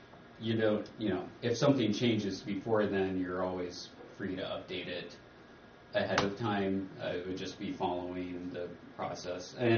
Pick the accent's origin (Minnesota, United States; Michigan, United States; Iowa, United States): Iowa, United States; I'm not, I grew up in Iowa, so I'm not from here.